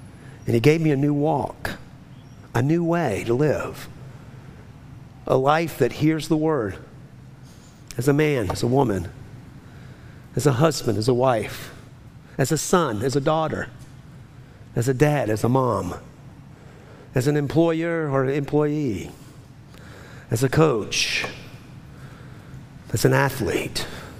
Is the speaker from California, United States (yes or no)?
no; New Orleans, Louisiana, United States; I'm from New Orleans. The whole thing is a floodplain, except the French Quarter.